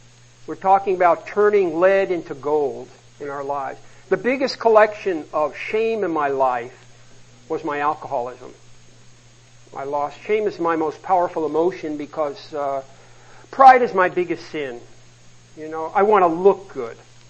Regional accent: New York, United States; Although I come from New York, a dark, dank place

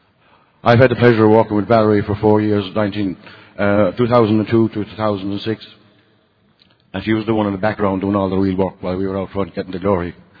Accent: Ireland; I'm an alcoholic. I'm glad Don said I was from Ireland because I was afraid you might think I was from Texas.

